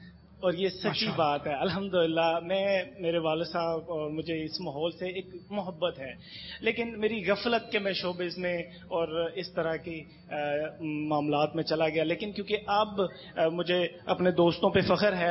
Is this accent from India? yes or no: no; Lahore, Punjab, Pakistan; لاہور سے.